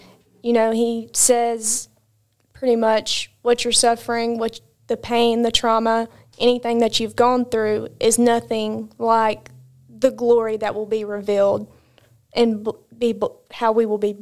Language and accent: English; Sylacauga, Alabama, United States; now in Jasper, United States; I am from Sylacauga, Alabama. I'm 22 years old, graduated from Sylacauga High School. It's my hometown. I don't live in Sylacauga anymore